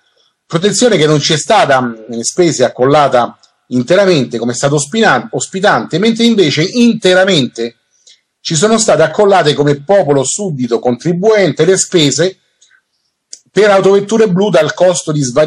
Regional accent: Rome, Lazio, Italy; io come romano

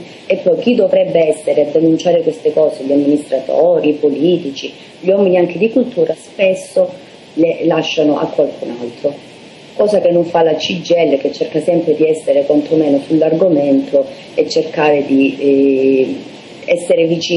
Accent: Calabria, Italy; io mi sono vergognata da calabrese, da donna calabrese

